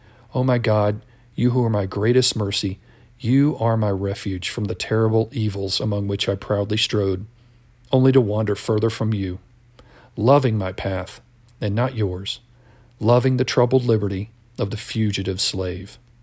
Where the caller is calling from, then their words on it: Albuquerque, New Mexico, United States; I'm recording this from Albuquerque, New Mexico